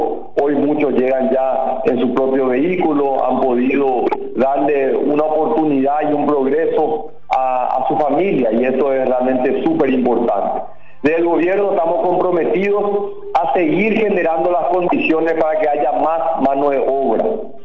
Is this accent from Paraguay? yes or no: yes; Paraguay; estoy orgulloso como paraguayo ver tanta mano de obra